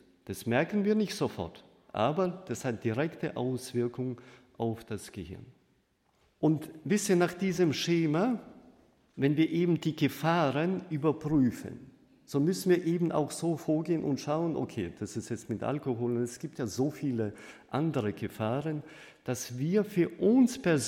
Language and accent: German; Russia; In den 70er, 80er Jahren war es zumindest damals bei uns in Russland so, dass der Fernseher eben mehr salonfähig wurde. Und ich habe das ja mehr im Nachhinein so mitbekommen, weil ich damals noch Kind war